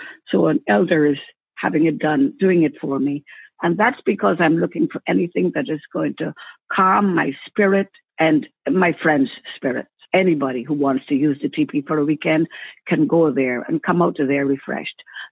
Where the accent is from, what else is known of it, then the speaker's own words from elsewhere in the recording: Guyana; also born or lived in England; now in Canada; I'm from Guyana, where it was peaceful. And then England, which their problems were far removed from a little person like me.